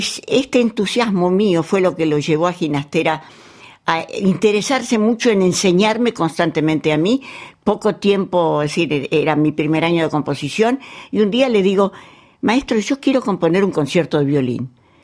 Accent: Argentina; yo soy argentina, ¿cómo voy a hacer el segundo movimiento sobre una melodía armenia?

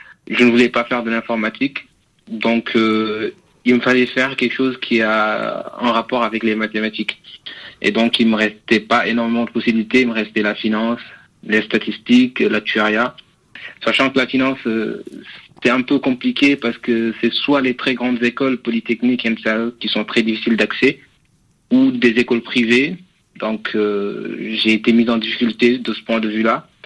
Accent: Senegal; je suis sur le chemin du retour, donc vers le Sénégal. Je n'ai pas dit je suis sénégalais. Et donc, je compte pour rentrer dans mon pays pour entreprendre.

